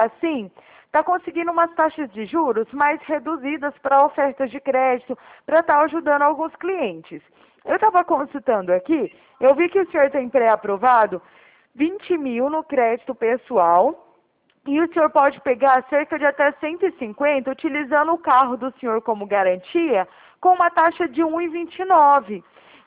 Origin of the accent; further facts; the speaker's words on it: Araraquara, São Paulo, Brazil; Eu sou aqui de Araraquara, São Paulo, interior de São Paulo.